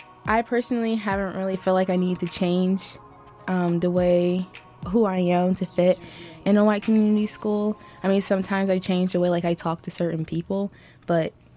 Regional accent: Indianapolis, Indiana, United States; now in Carmel, United States; I am not originally from Carmel. I am from Indianapolis.

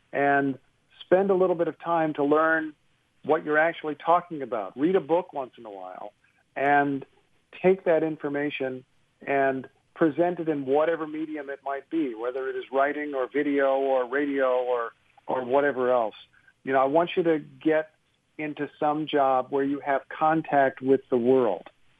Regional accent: Carmel, Indiana, United States; I'm a guy from Wilson Drive in Carmel and went to Carmel High School

